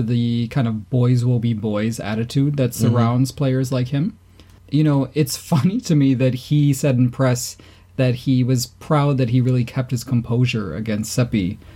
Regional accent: United States; As an American, I think I see clearly that those things are linked pretty closely.

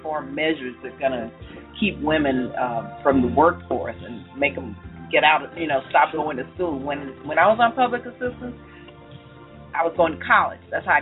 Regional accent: California, United States; I come from the Bay Area, the Black Panther movement, you know, power to the people.

